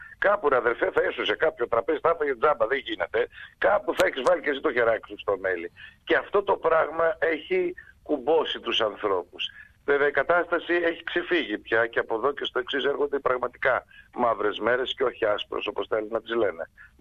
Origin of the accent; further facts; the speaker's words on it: Germany; και εγώ παιδί μεταναστών είμαι και εγώ μεγάλωσα στη Γερμανία